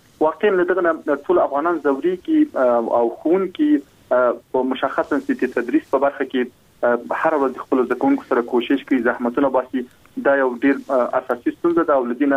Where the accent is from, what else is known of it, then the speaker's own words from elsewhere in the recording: Logar, Afghanistan; زه خپله د لوګر ولایت یم